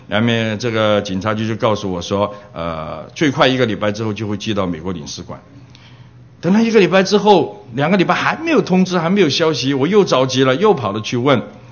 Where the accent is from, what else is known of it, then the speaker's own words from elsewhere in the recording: Hong Kong; now in United States; 我来美国的签证因为我是从小在香港长大，所以呢签证是用香港护照